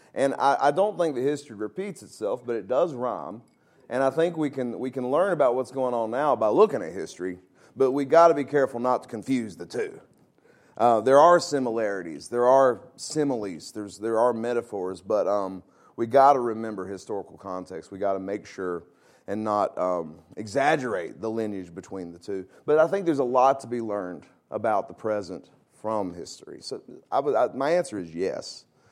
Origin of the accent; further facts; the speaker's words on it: Virginia, United States; I grew up in Virginia, I would have noticed.